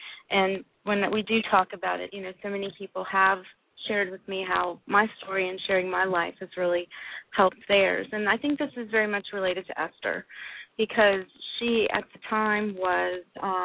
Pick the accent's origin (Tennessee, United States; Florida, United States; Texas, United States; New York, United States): Florida, United States; Orlando; Well, I grew up in Orlando, and fortunately, as a lot of people do know, my childhood wasn't the best.